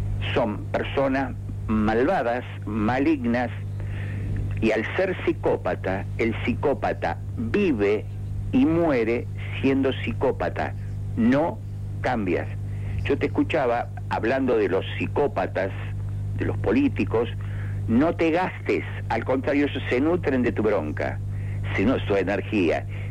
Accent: Argentina; Bueno, los argentinos estamos en la misma situación.

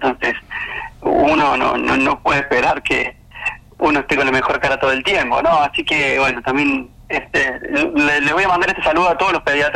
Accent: Córdoba, Argentina; born there; Yo soy hincha de Talleres de Córdoba, del barrio, porque soy nacido a pocas cuadras de la cancha.

